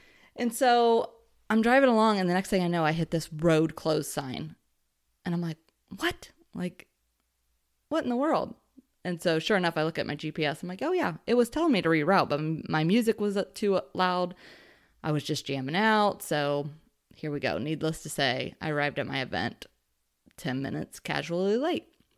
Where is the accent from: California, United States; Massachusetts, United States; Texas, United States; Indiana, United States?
Indiana, United States; Indianapolis; These past few weeks, I've been traveling around the city, and I'm from Indianapolis.